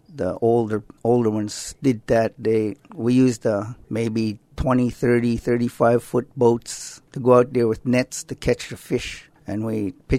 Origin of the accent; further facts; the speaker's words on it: Klukwan, Alaska, United States; I come from the Thunderbird House in Klukwan.